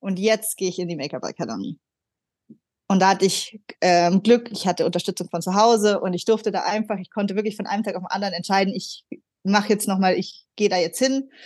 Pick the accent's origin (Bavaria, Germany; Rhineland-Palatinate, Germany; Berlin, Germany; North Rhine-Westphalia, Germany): Bavaria, Germany; Munich; also born or lived in Milan, Italy; wie gesagt, ist vollkommen fein. Und ich komme ursprünglich aus München, war aber ganz lang weg. Und tatsächlich ist meine Karriere hat in Mailand begonnen. Und da habe ich Mode studiert